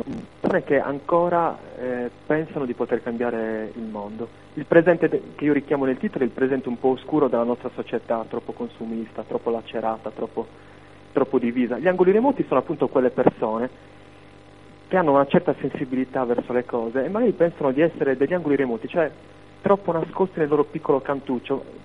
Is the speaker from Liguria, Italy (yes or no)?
no; Cagliari, Sardinia, Italy; Ho 34 anni, sono di Cagliari